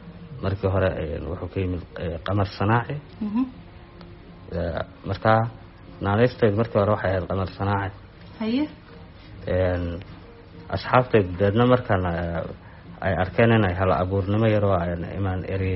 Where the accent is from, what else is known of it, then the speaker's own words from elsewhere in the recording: Hargeisa, Woqooyi Galbeed, Somalia; waxaan ku soo barbaaray Hargeysa waxaan ku dhashay deegaanka Sanqoola la yiraahdo waxaan waxbarashadayda ku qaatay isla caasimadda Hargeysa